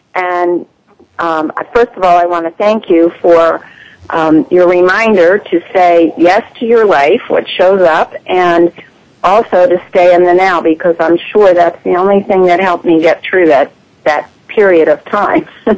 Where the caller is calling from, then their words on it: Pennsylvania, United States; I'm in the Poconos in the United States, Northeast Pennsylvania.